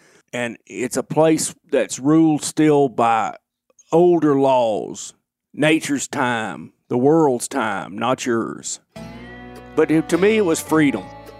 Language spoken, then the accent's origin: English; Alabama, United States; now in Montana, United States; Well, when I was younger and living in Alabama, when I was a kid, I didn't really have a definition of it.